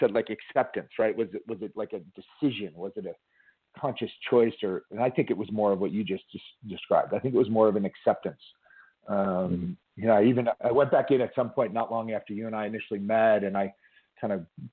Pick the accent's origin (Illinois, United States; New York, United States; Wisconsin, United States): Illinois, United States; Chicago; I'm an Irish Catholic kid from Chicago